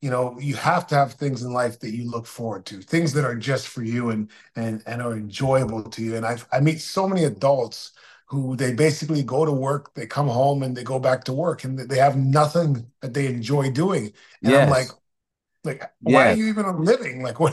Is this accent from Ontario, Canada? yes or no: yes; Toronto, Ontario, Canada; moved away as an adult; now in United States; I grew up in Canada. I grew up in Toronto. My parents are from the Caribbean, but I grew up in Toronto. I moved to the States to go to dental school at Howard University in 1995.